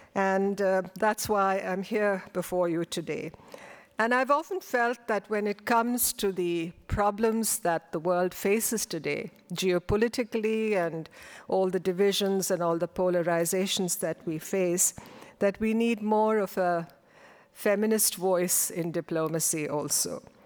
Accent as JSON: {"language": "English", "country": "India", "said": "as an Indian, immersed in the experience of being Indian, perhaps it's less of a challenge because, you know, people like me who live in India, who are born in India, who belong to the soil of India, we live there, we breathe the air of India."}